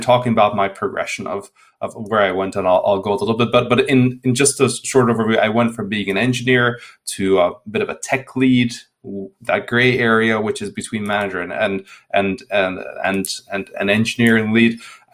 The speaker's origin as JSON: {"language": "English", "country": "Hungary", "also_born_or_lived": "Edinburgh, United Kingdom / London, United Kingdom", "second_language": "English", "moved": "as an adult", "said": "As you can tell from my name, I'm not from the UK, although I lived there for quite a while. I'm originally from Hungary"}